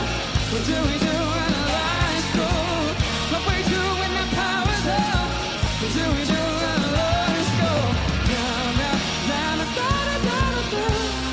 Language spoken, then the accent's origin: English; East of England, United Kingdom; We're from Essex, England.